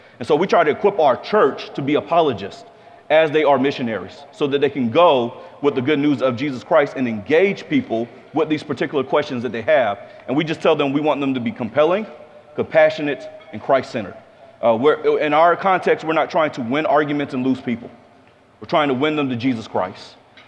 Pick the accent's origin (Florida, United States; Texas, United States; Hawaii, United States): Florida, United States; Jacksonville; Well, for my story, I'm from Jacksonville, Florida, which if you don't know, is the capital of Southern Georgia. last stop of the Bible Belt in Florida.